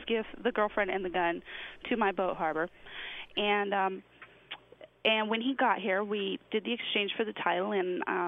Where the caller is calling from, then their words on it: Juneau, Alaska, United States; I'm calling you from Juneau, Alaska.